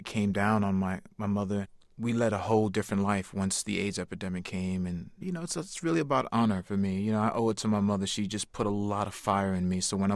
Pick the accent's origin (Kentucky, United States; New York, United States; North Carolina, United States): New York, United States; New York City; Well, I'm a half-breed. You know, I'm Puerto Rican and Norwegian from descent, and I grew up born and raised in New York City, and I stood out amongst my friends in my community.